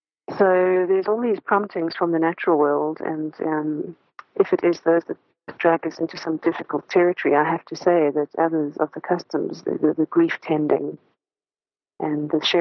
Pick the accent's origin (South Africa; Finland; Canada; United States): South Africa; Cape Town, Western Cape; as a child growing up in South Africa, there was only one movie theater in the city of Cape Town